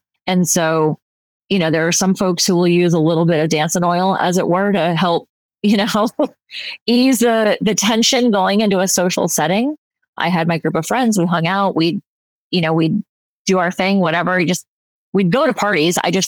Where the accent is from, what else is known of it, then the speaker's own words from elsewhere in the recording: Florida, United States; I grew up in South Florida and my mom and I struggled.